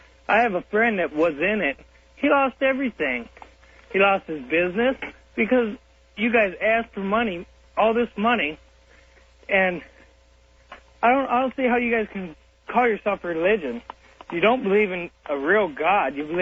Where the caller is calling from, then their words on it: San Diego, California, United States; from San Diego.